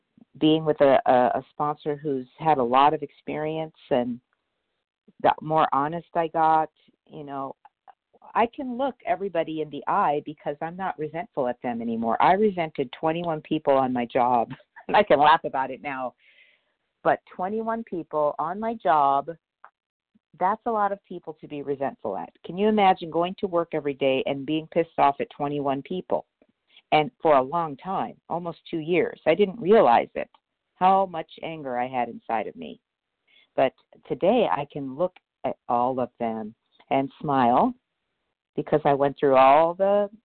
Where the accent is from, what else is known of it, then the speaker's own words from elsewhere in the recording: California, United States; I keep referring back to, I'm from California, but I'm in New York today, so I'm on vacation